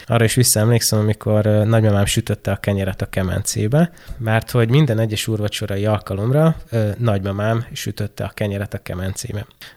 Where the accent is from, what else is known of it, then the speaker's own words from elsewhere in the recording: Izsnyéte, Zakarpattia Oblast, Ukraine; also born or lived in Mukachevo; Rólam azt lehet tudni, hogy Munkácson születtem, 1994-ben, és Munkácshoz közeli településen nőttem fel, Izsnyétén.